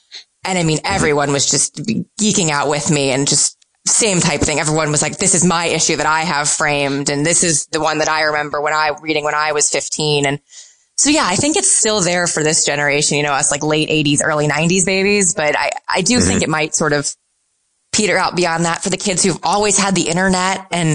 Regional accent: St. Louis, Missouri, United States; I was 10 the summer of the home run race and I'm from St. Louis.

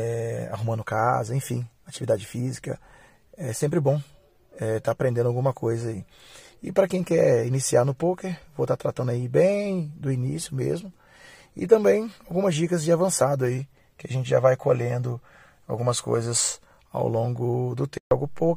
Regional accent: Belo Horizonte, Minas Gerais, Brazil; sou de Belo Horizonte, Minas Gerais.

